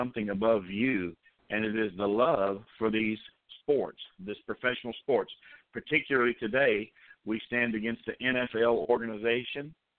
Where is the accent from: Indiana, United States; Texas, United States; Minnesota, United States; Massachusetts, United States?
Texas, United States; Mexia; I'm from the Central Texas area, a town called Mahia.